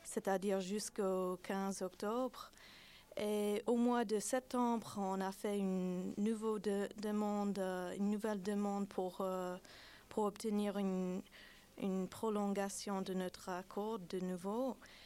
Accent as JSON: {"language": "French", "country": "United States", "second_language": "French", "said": "je suis américaine, alors je ne suis même pas russe"}